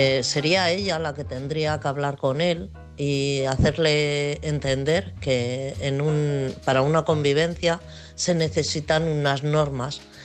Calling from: Mejorada del Campo, Community of Madrid, Spain; de Mejorada del Campo.

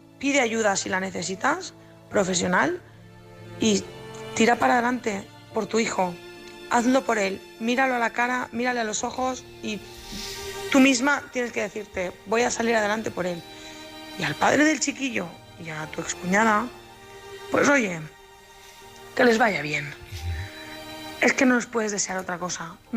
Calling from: Valencia, Valencian Community, Spain; corresponsal de Valencia.

